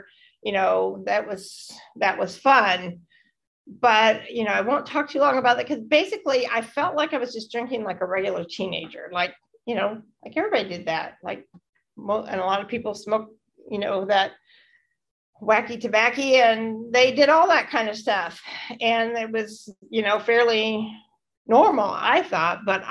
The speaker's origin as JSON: {"language": "English", "region": "Indiana", "country": "United States", "tie": "born there", "said": "I was born in Northern Indiana. I have two younger sisters."}